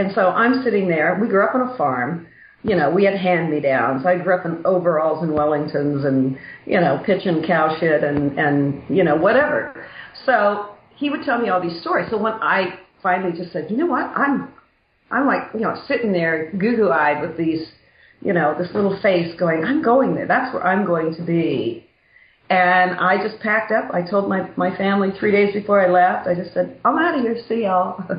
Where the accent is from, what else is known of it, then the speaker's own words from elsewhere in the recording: Canada; Yeah, I'm Canadian.